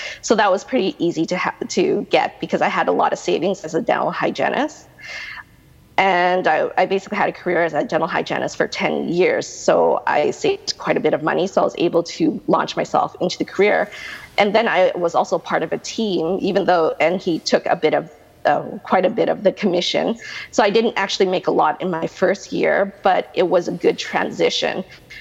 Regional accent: Winnipeg, Manitoba, Canada; I grew up basically at 3 years old. I grew up in Winnipeg, Manitoba.

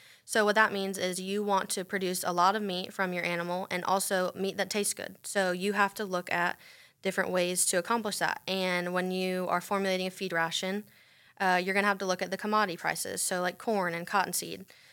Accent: Sebring, Florida, United States; So I'm from Sebring, Florida. It's about 3.5 hours south. I grew up in FFA showing livestock, and that's where my passion for agriculture really sparked.

